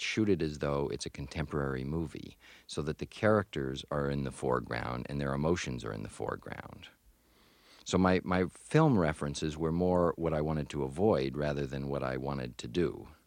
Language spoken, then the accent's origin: English; Los Angeles, California, United States; Yes, I grew up in Los Angeles, as in fact did both my parents.